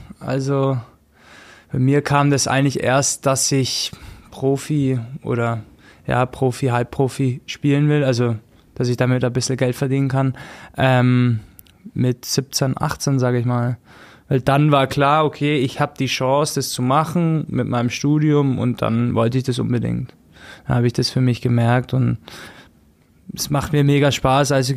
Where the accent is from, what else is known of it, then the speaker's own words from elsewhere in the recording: Augsburg, Bavaria, Germany; ich bin aus Augsburg